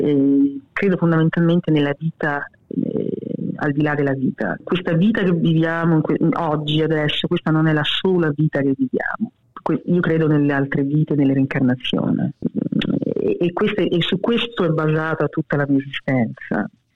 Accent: Rome, Lazio, Italy; sono cresciuta comunque in Roma, quindi per me hanno sempre una grande importanza e le festeggio con un grande amore.

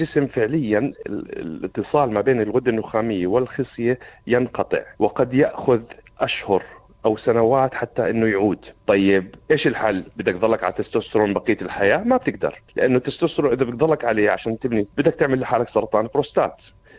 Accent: Jordan; عندنا أنه البدانة اللي إحنا من الأردن بنسميه الكرش وجهة

